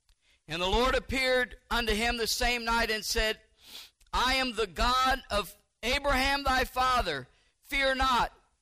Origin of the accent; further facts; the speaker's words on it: Lima, Ohio, United States; born there; also born or lived in Tennessee / Illinois; As a boy, I was born in Lima. We went from Lima to Tennessee, to Rockport, Illinois, to Bloomington, Illinois, and back to Lima, then back to Tennessee.